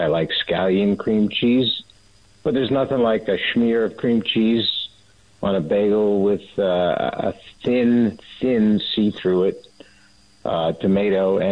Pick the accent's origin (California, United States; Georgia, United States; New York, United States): New York, United States; I'm a New Yorker. We don't like sweet bagels.